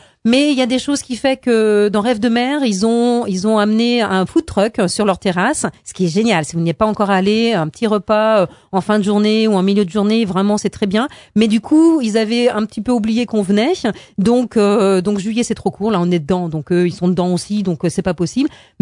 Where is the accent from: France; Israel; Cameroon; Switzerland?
France; Île d'Yeu, Pays de la Loire; comme je suis d'Ile-Dieu